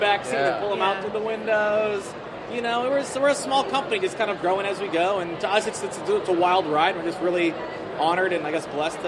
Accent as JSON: {"language": "English", "region": "Iowa", "country": "United States", "said": "I'm a Muslim from Iowa, right?"}